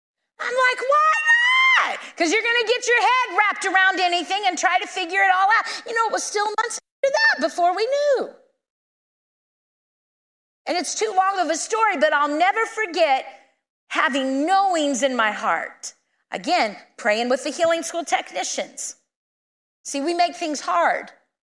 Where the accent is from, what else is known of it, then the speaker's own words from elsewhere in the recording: Indiana, United States; I'm from Indiana. We have all seasons. We have blizzards. We have snow. I love it all.